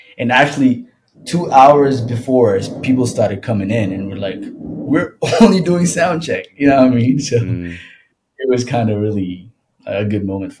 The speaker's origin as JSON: {"language": "English", "town": "Boston", "region": "Massachusetts", "country": "United States", "said": "And then we're all over the states, and I'm from Boston"}